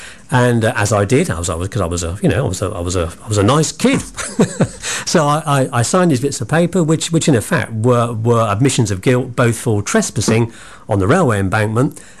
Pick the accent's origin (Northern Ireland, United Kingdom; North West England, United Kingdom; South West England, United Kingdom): South West England, United Kingdom; Bristol; I was born in Bristol. I went to Fonthill Junior Mixed School in Southmead. I was born in Southmead Hospital. I lived on an estate, Henbury, council estate in Henbury, where I was sort of brought up. Went to Henbury Comprehensive School.